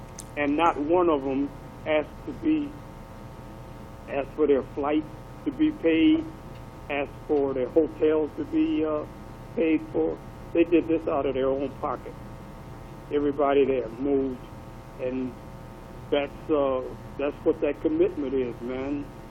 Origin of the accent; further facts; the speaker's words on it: Pontiac, Michigan, United States; Yeah, well, Pontiac was a segregated segregated north. You know, we was in a highly segregated city. The blessings of Pontiac were probably two, and that was the whole aspect of the community, the neighborhood that I grew up in.